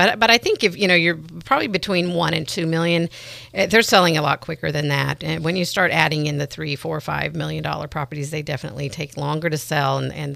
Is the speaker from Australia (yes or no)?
no; California, United States; I grew up in Marin, so I'm familiar.